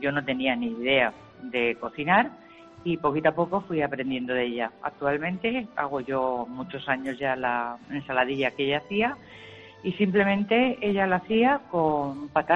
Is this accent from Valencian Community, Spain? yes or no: no; Catalonia, Spain; yo soy catalana. Uh-huh. De muy jovencita me casé con un chico de Orihuela